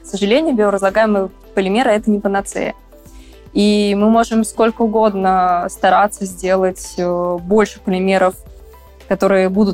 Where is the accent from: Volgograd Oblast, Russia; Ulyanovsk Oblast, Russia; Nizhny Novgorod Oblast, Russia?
Nizhny Novgorod Oblast, Russia; Nizhny Novgorod; Я однажды читала лекцию в Нижнем Новгороде, в моем родном городе